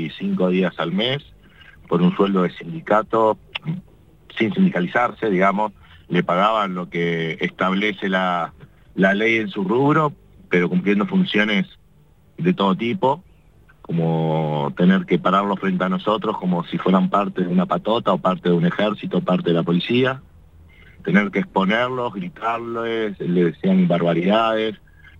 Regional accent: Patagonia, Argentina; para los ojos que somos patagónicos

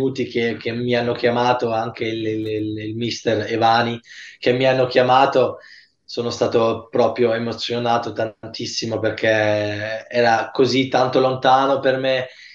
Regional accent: Germany; Con mamma e papà parlo pure italiano, con mia figlia parlo solo italiano, quindi ho detto sempre: sono tanto tanto contento che sono nato in Germania, perché mi ha dato tanto, ho fatto qua la scuola

